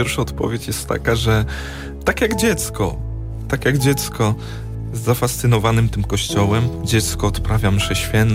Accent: Ruciany-Nida, Warmian-Masurian Voivodeship, Poland; ja pochodzę z Mazur, Ruciany Nida, parafia Matki Bożej Miłosierdzia.

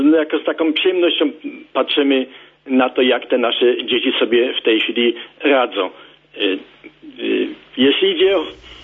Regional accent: Lesko, Subcarpathian Voivodeship, Poland; my jesteśmy właśnie z Leska, archidiecezja przemyska.

